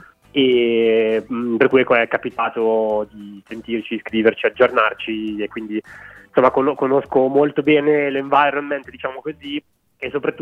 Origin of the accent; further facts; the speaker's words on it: Belfast, Northern Ireland, United Kingdom; che è West Belfast piena, quindi proprio a 300 metri da dove stavano loro.